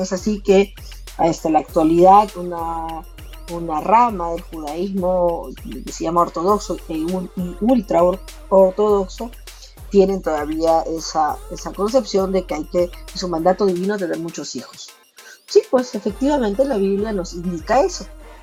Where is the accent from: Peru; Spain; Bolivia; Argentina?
Peru; He trabajado muchos años en el Instituto Nacional de Salud del Niño, que es el hospital más importante del cuidado infantil en mi país, aquí en Perú.